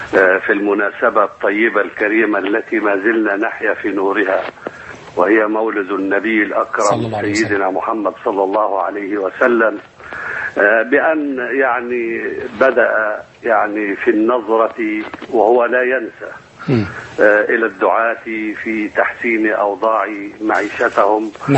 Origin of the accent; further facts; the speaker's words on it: Egypt; ونحن جميعا أبناء مصر، نحن جميعا من أصل واحد، المسلم والمسيحي الكل كان قبطيا